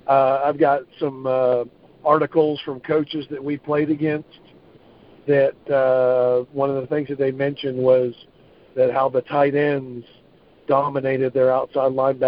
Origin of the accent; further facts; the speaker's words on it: Chamblee, Georgia, United States; from where I grew up in the Chamblee area inside the perimeter